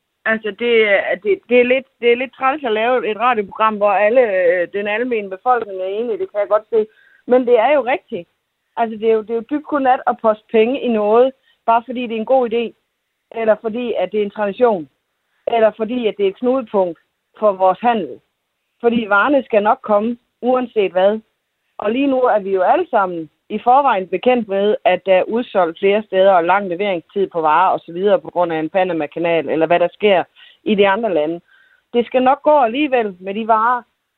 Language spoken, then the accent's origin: Danish; Jutland, Denmark; jeg kommer jo også fra Jylland eller Sønderjylland, for den sags skyld.